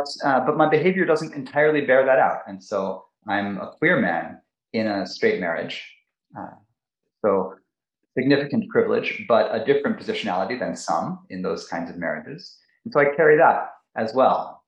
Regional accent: California, United States; I grew up here in California in the Bay Area, in a very liberal and progressive place.

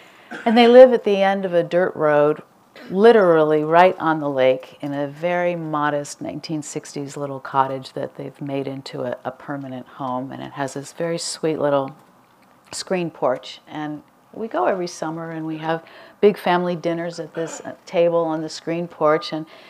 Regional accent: Arcata, California, United States; And my husband and I come from Humboldt County, from Arcata, which is a pretty progressive, liberal community.

